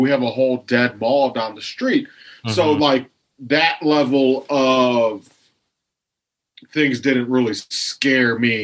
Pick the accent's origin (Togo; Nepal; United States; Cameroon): United States; Lorain, Ohio; So I'm in Ohio, but I'm actually in my hometown of Lorain, which is about a half hour west of Cleveland.